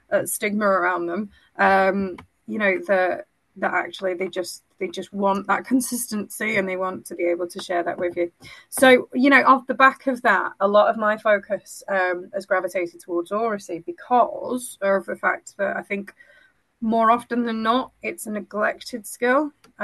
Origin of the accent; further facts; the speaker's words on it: Germany; also born or lived in Oldham, England; I was born in Oldham, but I was raised in Germany on an American army base.